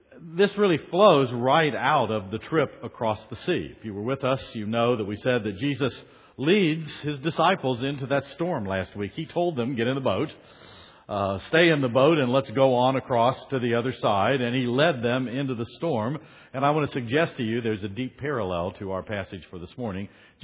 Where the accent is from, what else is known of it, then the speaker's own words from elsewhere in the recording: Harrisonburg, Virginia, United States; If they know America very well, I might say I'm from Virginia. If they know Virginia a little bit better, I might say I'm from the Valley. But if they know the Valley really well, I might say I'm from Harrisonburg.